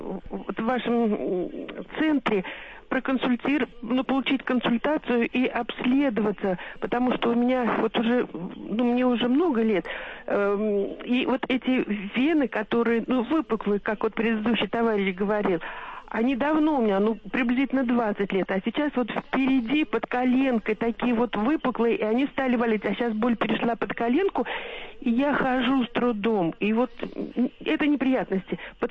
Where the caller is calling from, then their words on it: Dubna, Moscow Oblast, Russia; Вот я звоню сейчас из Дубной, вообще я живу в Западном округе, в Москве.